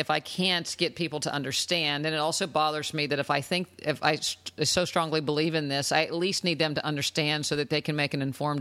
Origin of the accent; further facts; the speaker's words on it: West Virginia, United States; I grew up in West Virginia, you know, eating lard and fruit in a pie with tons of sugar.